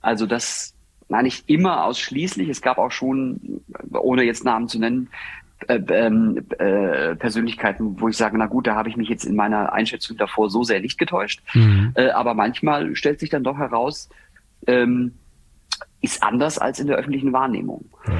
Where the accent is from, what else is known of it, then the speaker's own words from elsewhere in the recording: Baden-Württemberg, Germany; ich bin Badener